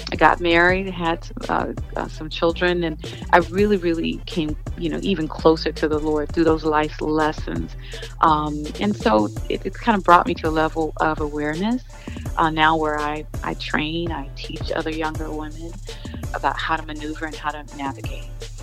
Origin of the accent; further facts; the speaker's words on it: Arlington, Virginia, United States; now in Connecticut, United States; I'm born and raised in Arlington, Virginia, but I live right now in Connecticut.